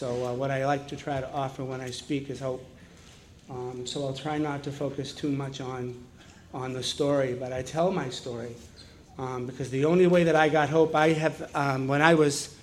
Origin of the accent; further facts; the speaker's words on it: Jamaica Plain, Massachusetts, United States; So I grew up in Jamaica Plain